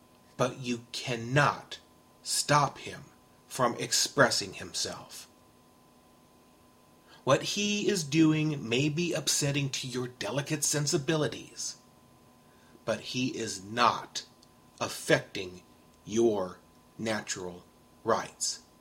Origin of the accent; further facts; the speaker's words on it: United States; I know I'm an American. I am fully aware of which country I was born and raised and live in.